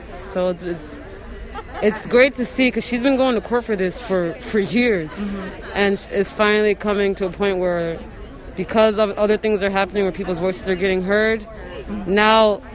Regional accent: Hudson, New York, United States; I grew up in Hudson, New York. You know, I have a big family here

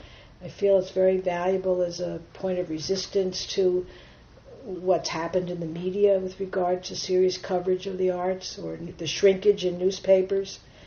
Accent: New Jersey, United States; I grew up in New Jersey

